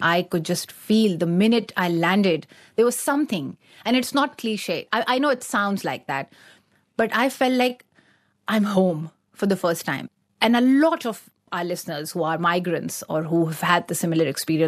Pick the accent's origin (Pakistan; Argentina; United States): Pakistan; English is a second language; myself as someone who comes from an Afghan family, the first question would be, but you don't speak like an Afghan, because I do speak the Pashto language, but growing up in the Pakistani side, it is a different dialect.